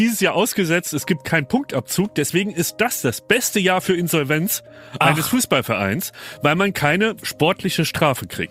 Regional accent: Kirberg, Hesse, Germany; Ich habe euch ja voller Stolz erzählt, dass ich unter Persönlichkeiten in meinem Wikipedia-Eintrag gelistet werde, bei meinem Heimatdorf Kirberg.

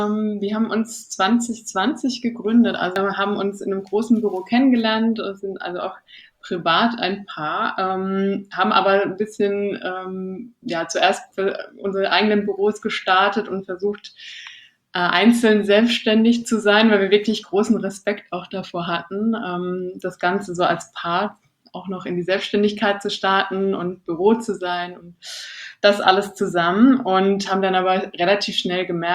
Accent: Rhineland-Palatinate, Germany; Ich komme aus der Südpfalz, und da gibt es eigentlich nichts anderes.

